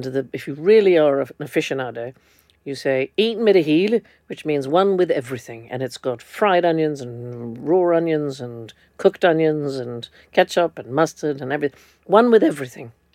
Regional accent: New York, United States; I mean, I grew up in New York, darling.

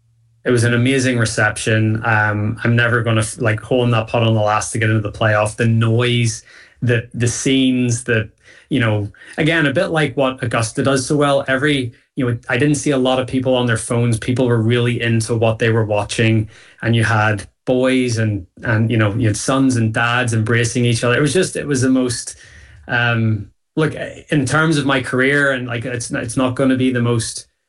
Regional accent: Northern Ireland, United Kingdom; I'm Northern Irish

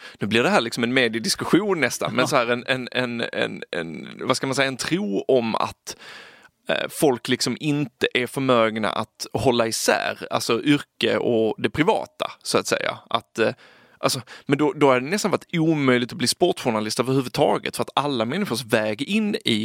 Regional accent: Malmö, Skåne, Sweden; och det är så här, jag är från Malmö

